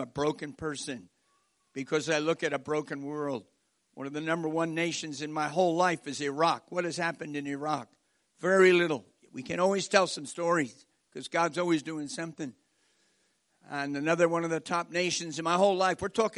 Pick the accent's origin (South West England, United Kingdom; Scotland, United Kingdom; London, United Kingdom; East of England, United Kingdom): London, United Kingdom; We have 1 million Muslims in my hometown. I live in a little home village south of here called Greater London.